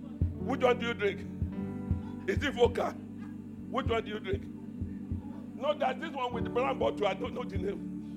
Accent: Malaysia; We are both from Malaysia.

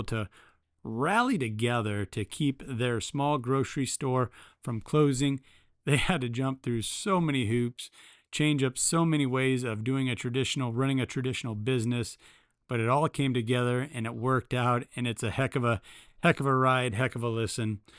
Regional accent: Lynch, Nebraska, United States; We head on up to northeast Nebraska to my hometown of Lynch.

